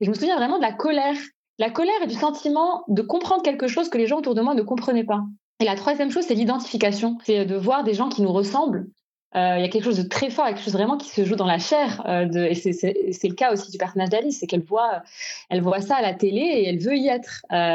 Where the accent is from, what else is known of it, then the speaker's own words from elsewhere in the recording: Morocco; oui, je parle la langue, j'ai grandi au Maroc